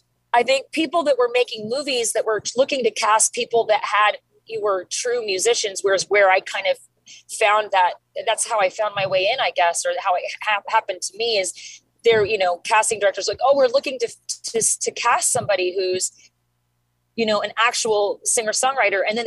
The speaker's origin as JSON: {"language": "English", "town": "Mesa", "region": "Arizona", "country": "United States", "tie": "born or raised there", "lives_now": "Los Angeles, United States", "said": "I came back to my hometown of Mesa, Arizona, which is actually where we filmed the movie. You know, I live in LA these days."}